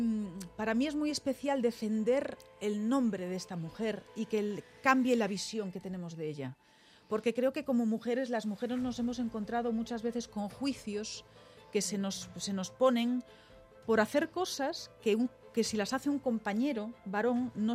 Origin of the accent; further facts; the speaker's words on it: Galicia, Spain; Yo soy una mujer fuerte, tengo carácter, soy gallega